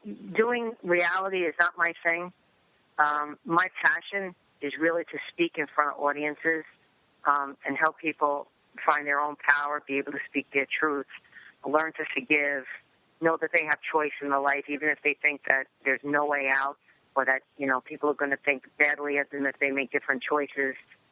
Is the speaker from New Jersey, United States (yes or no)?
yes; New Jersey, United States; But it was a little bit different because I grew up in New Jersey as well, and it gave me a little bit more freedom.